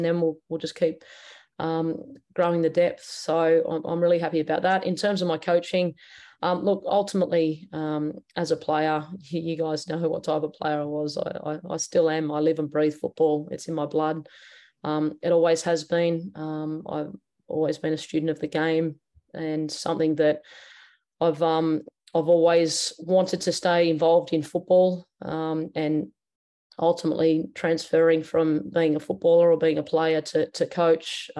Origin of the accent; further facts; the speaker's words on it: New South Wales, Australia; Western Sydney Wanderers, which is where I grew up in Western Sydney.